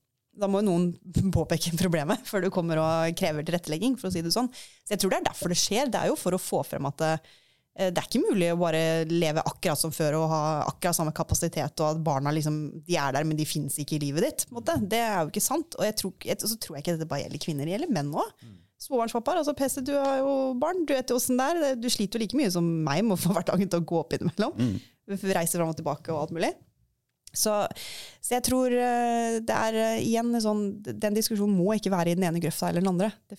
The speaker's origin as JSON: {"language": "Norwegian", "region": "Rogaland", "country": "Norway", "said": "Jeg kjører jo på sånn der vindsafari hjemme i Rogaland."}